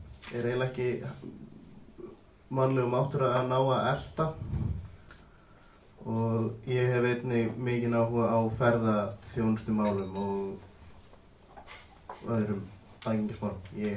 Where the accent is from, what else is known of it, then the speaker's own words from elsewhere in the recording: Reykjavík, Capital Region, Iceland; Ég er sem sagt uppalinn í Breiðholtinu og ég er sem sagt Reykvíkingur, borinn og óbarnfæddur.